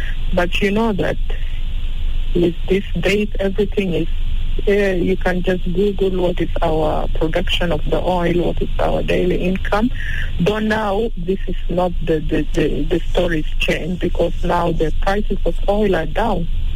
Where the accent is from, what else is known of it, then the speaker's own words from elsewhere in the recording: South Sudan; though we come from South Sudan, but we cannot all the time defending the interests of South Sudan alone